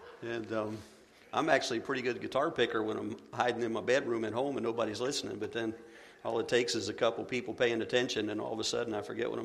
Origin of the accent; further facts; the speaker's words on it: Haines City, Florida, United States; We're from Central Florida in Haines City, Landmark Baptist Church.